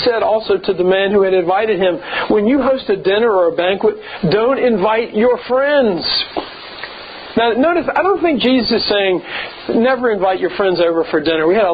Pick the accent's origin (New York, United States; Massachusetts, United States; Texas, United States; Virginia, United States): Virginia, United States; Lynchburg; There were two country clubs in my hometown in Lynchburg, Virginia.